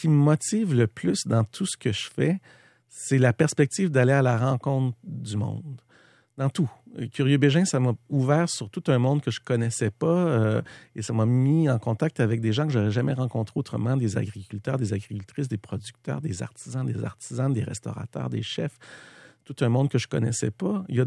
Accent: Montreal, Quebec, Canada; moi, je viens de la ville. Je suis né à Montréal, élevé à Montréal, d'une famille normale. Montréal-Est, Pointe-aux-Trembles, donc pas loin des raffineries, dans la Pointe-Est de Montréal.

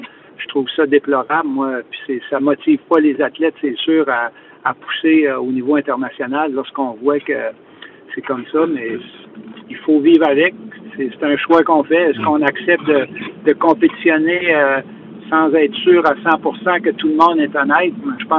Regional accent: Quebec, Canada; même si on est Québécois, on peut se battre avec les meilleurs au monde

